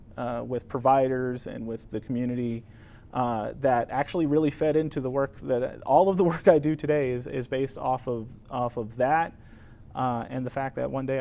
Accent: Washington, District of Columbia, United States; now in Las Cruces, United States; I was born and raised in Washington, D.C., grew up there, lived there for 35 years.

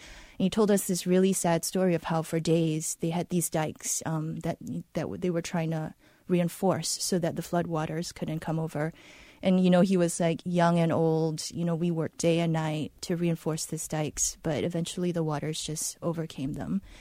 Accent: Singapore; I'm Singaporean. Food is in my DNA.

